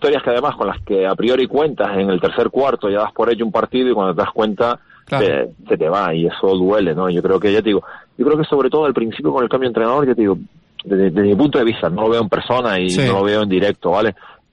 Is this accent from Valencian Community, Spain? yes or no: no; Canary Islands, Spain; Es decir, que soy de Gran Canaria.